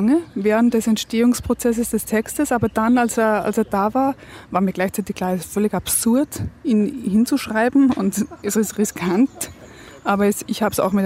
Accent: Austria; Ich bin ja Österreicherin

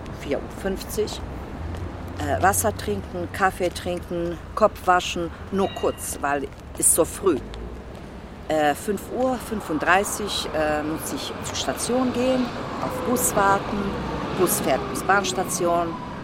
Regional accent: Bosnia & Herzegovina; German is a second language; moved away as an adult; now in Frankfurt, Germany

